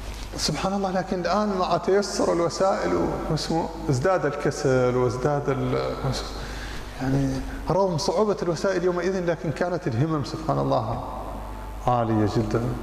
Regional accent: Mauritania; موريتانيا ما زال الآن، ما زال أوريك الآن. الطلاب اليوم قبل أمس اليوم يكتبون في الألواح وبنفس الطريقة في قريتي

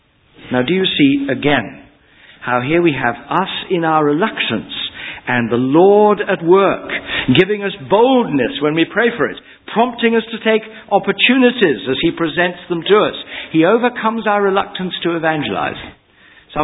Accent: Wales, United Kingdom; I speak as a Welshman observing the English.

